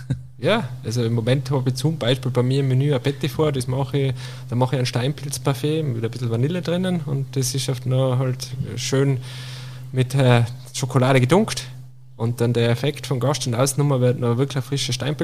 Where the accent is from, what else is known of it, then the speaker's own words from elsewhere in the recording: Austria; so wie bei uns in Österreich, Klassiker